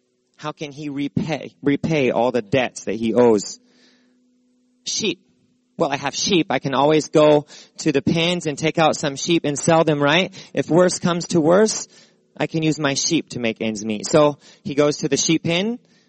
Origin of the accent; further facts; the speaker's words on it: Texas, United States; I grew up in Texas. And the good news is there were not many rocks in Texas.